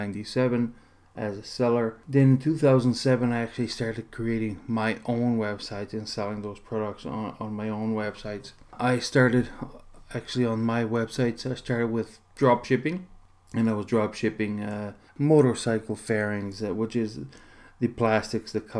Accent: Portugal; moved away as an adult; also born or lived in Ontario, Canada; now in Canada; In the late 70s, I was born in Ontario, Canada. I moved to Europe when I was five to Portugal. And I lived there for 25 years. It's a beautiful place. Then in 2006, I moved back to Canada.

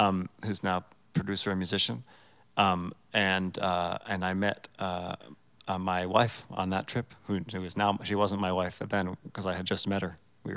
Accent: Vermont, United States; We'll do a song about I'm from Vermont, of course

